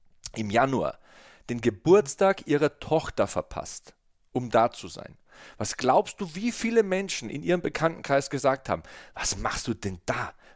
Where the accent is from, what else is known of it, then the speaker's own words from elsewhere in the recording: Bavaria, Germany; accent: Bavarian; Ich hatte einen fetten bayerischen Akzent, als ich zum Fernsehen gekommen bin.